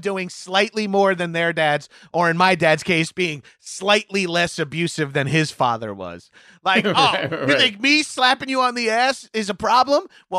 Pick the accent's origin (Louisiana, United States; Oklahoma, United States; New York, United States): New York, United States; Yeah, see, I grew up on Long Island, a.k.a., like, suburbs of New York City.